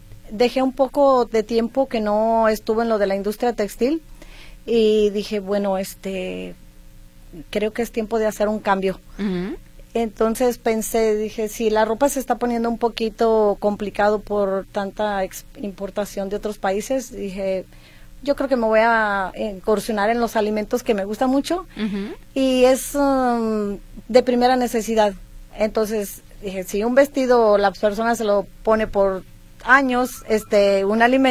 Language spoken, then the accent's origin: Spanish; Zapotlanejo, Jalisco, Mexico; Yo soy originaria de Zapotlanejo, siempre he vivido ahí.